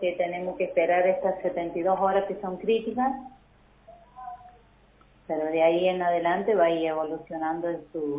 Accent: Villa de la Quebrada, San Luis, Argentina; Yo me crié en Villa de la Quebrada.

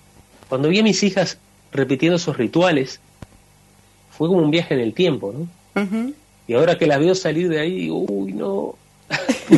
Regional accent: La Paloma, Rocha, Uruguay; yo mi infancia la pasé básicamente en La Paloma, en la costa atlántica de Uruguay. Nos criamos en una casa con 9 primos

